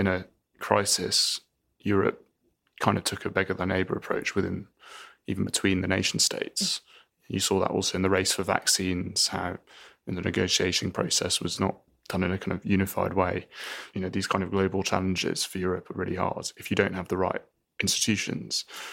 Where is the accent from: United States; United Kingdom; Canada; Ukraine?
United Kingdom; I'm British